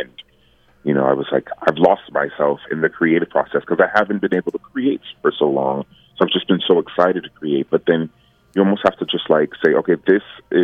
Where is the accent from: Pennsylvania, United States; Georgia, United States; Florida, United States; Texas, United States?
Florida, United States; Niceville; I was supposed to do my solo show in my hometown of Niceville, Florida, back in March